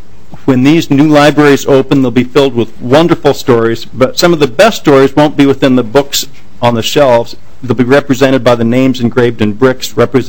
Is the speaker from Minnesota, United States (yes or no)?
yes; Moorhead, Minnesota, United States; I grew up in Moorhead, by the way.